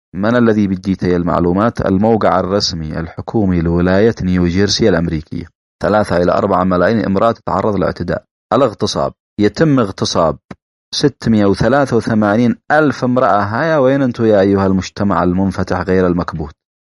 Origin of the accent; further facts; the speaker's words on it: Yemen; أنا كمجتمع يمني مسلم